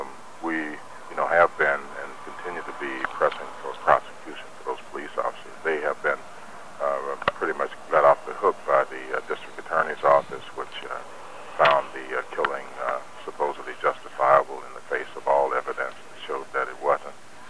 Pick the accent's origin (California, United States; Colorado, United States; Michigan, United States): California, United States; Seaside; especially around here in my hometown of Seaside and actually throughout Monterey County